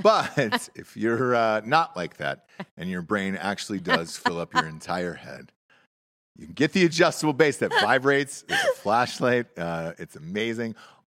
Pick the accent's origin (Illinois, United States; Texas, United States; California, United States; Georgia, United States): Georgia, United States; Atlanta; I'm from Atlanta.